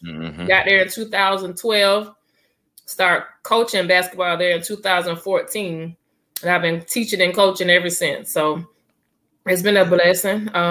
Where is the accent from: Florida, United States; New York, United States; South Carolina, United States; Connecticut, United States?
Florida, United States; Midway; I'm from Midway, Florida, small city outside of Tallahassee, Florida, in between Tallahassee and Quincy.